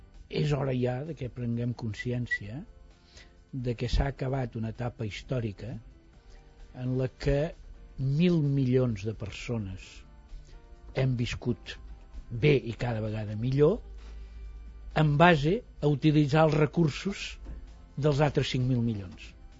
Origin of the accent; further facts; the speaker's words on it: Mataró, Catalonia, Spain; un dels centres tèxtils més importants de Catalunya ha estat tota la vida el meu poble, no? La meva ciutat, Mataró.